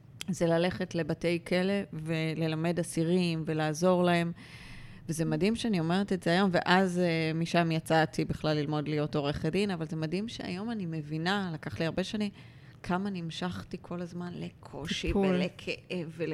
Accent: Ramat Gan, Tel Aviv District, Israel; also born or lived in Petah Tikva; ממש נולדתי בבית חולים השרון בפתח תקווה, להורים שגרו בפתח תקווה, ולדעתי מהר מאוד עברנו לגור ברעננה, לא ברעננה, סליחה, ברמת גן, ואני תמיד מוסיפה שכל העיראקים גרים ברמת גן, כי אבא שלי נולד בעיראק, אמא שלי נולדה ליד ציביר.

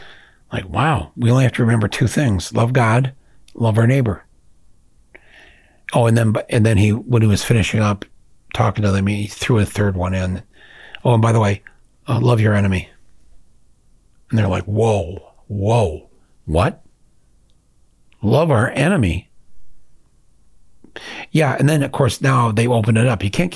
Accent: United States; And I'm speaking as an American, so we're the OGs of genocide.

